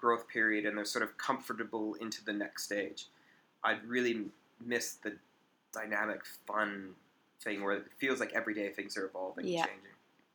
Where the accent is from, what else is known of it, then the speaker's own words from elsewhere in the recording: Calgary, Alberta, Canada; I grew up in Calgary, which is in western-ish Canada, sort of in the mountains in the western end of the country.